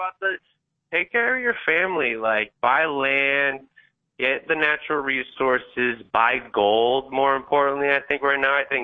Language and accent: English; New York, United States; Well, and you know, I'm a, you know, as a New Yorker, we hustle, right?